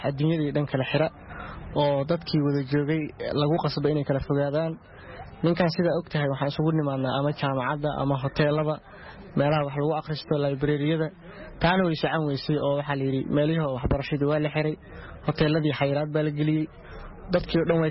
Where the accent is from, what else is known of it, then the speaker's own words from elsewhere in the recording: Mogadishu, Banaadir, Somalia; waxaan u laabtay halkii aan ka imid Muqdishoan tegey.